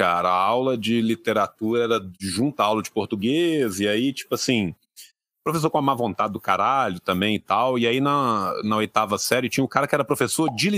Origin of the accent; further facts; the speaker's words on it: Pompéu, Minas Gerais, Brazil; Nessa época, eu ia muito no interior, na cidade de onde eu vim, né, que era Pompéu